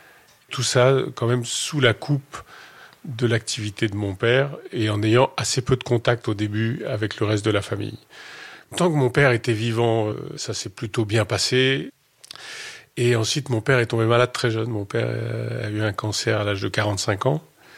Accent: Paris, Île-de-France, France; j'ai 56 ans, je suis né à Paris, j'ai grandi à Paris.

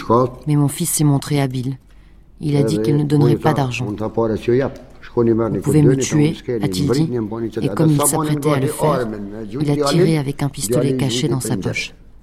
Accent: Shkodër, Shkodër County, Albania; Je suis originaire de Shkodra

